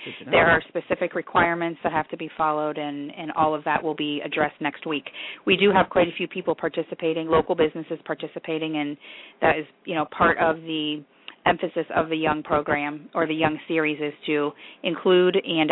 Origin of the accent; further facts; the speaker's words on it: Youngstown, Ohio, United States; Well, I'm glad to be here. This is my hometown, and my family's here, and I have no intention of going anywhere.